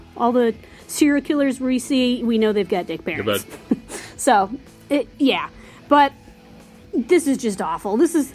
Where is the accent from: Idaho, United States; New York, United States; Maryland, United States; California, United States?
Idaho, United States; Pocatello; Outside of my hometown of Pocatello, Idaho.